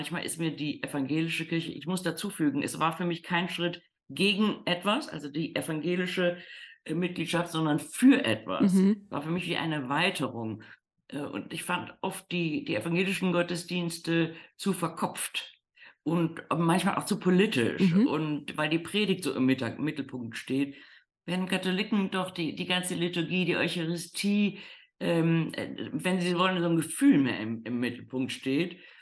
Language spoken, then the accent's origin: German; Rhineland, Germany; Ich bin im Rheinland aufgewachsen, das hier nun sehr katholisch ist, sodass mir die katholischen Dinge eigentlich immer vertraut waren. Mein ganzer Freundeskreis war katholisch. Mhm. Mein Elternhaus war evangelisch